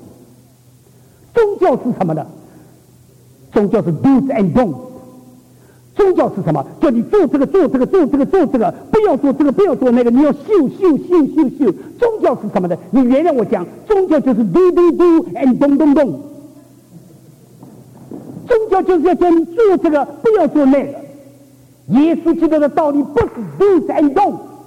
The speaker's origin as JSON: {"language": "Chinese", "country": "China", "said": "特别我们是中国人，那中国有很多关于教导的问题"}